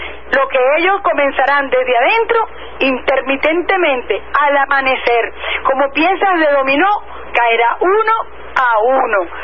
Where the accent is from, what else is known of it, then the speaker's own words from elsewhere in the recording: Venezuela; como individuo, como venezolano